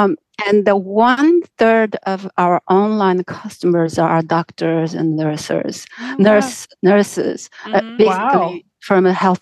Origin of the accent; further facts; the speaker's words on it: Rebkong, Qinghai, China; Amdo is known, the region Amdo is known for the bread, but it comes from my hometown, Rikong. It's famous for bread, a humongous bread we make especially for Loser, which is a new year.